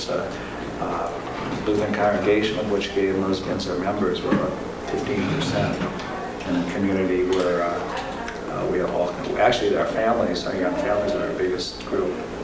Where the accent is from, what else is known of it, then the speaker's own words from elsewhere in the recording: Wisconsin, United States; now in Oakland, United States; I'm now from Oakland, California, originally from Wisconsin.